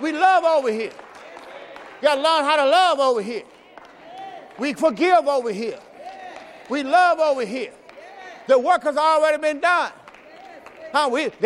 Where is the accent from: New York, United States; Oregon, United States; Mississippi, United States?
Mississippi, United States; See, I came from Mississippi, and one of the songs we had to sing is